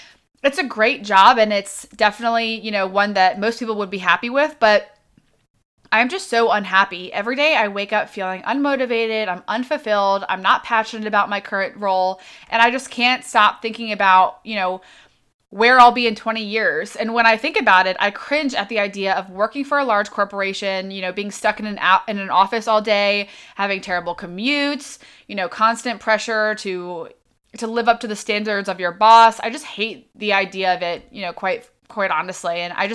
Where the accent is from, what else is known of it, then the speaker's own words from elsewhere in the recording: Laurel, Maryland, United States; I'm 28 years old. I grew up in Laurel, Maryland, and lived in Maryland my entire life.